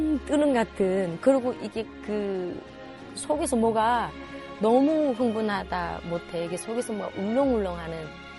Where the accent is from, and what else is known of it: North Korea